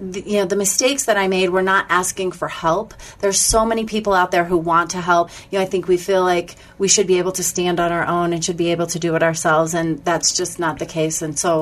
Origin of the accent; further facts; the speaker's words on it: Greeley, Colorado, United States; moved away; also born or lived in Pennsylvania; Well, originally I was from Pennsylvania. We moved to Colorado when I was about 7 years old. My parents both worked for the university in Greeley.